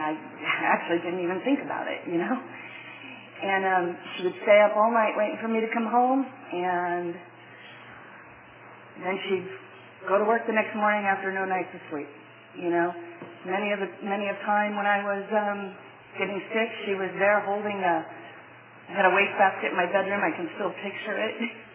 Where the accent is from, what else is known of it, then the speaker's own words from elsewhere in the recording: Wisconsin, United States; And so when I was growing up in Wisconsin, and when I first was old enough to make a conscious decision to drink alcohol